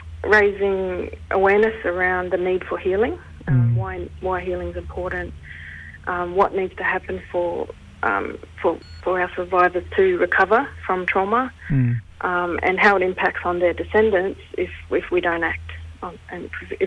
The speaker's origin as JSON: {"language": "English", "town": "Cairns", "region": "Queensland", "country": "Australia", "tie": "born there", "also_born_or_lived": "Torres Strait / Darwin", "said": "I was born in Cairns and big family there and Torres Strait and Darwin mainly."}